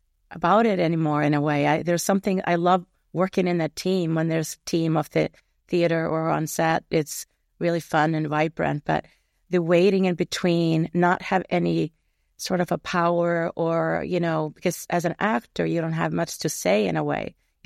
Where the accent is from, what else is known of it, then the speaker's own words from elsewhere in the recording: Iceland; now in New York, United States; Yes, I'm from Iceland and live in New York. I live in both places, actually. I spend a fair amount of time in Iceland as well.